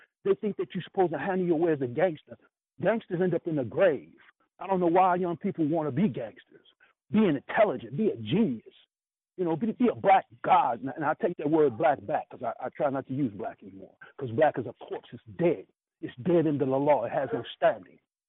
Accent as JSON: {"language": "English", "town": "Brooklyn", "region": "New York", "country": "United States", "tie": "born or raised there", "said": "I was raised up in Brooklyn, East New York. I went to Frankie K. Lane High School, PS 202, down the street from 64. Cypress Hill Project, I used to stay in all the time."}